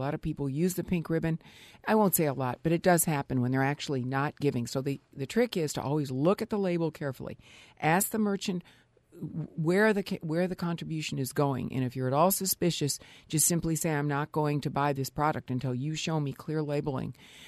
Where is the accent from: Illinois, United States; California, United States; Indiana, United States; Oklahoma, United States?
Illinois, United States; Peoria; born there; also born or lived in Dallas; maybe that's because I was born in Peoria, even though I lived in and also lived in Dallas for 30 years.